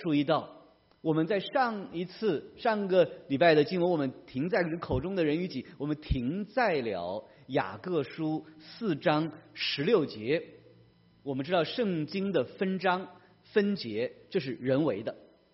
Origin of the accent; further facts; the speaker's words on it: China; 这些的翻译都不如我们中国人这个土豪两个字来得更准确